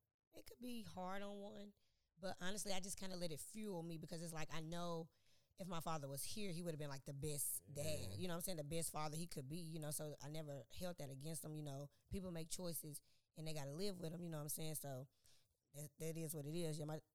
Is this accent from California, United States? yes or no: no; Nashville, Tennessee, United States; But speaking of my upbringing, you know, I'm from Eastside, Nashville, Tennessee, you feel me?